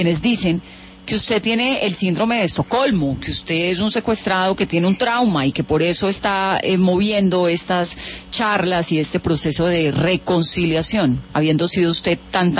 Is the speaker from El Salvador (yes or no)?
no; Colombia